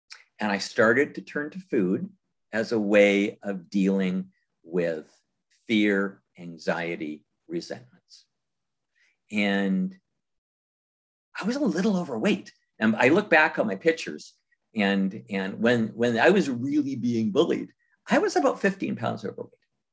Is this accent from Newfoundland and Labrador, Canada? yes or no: no; Winnipeg, Manitoba, Canada; And I'm Canadian. I grew up in Winnipeg, Manitoba.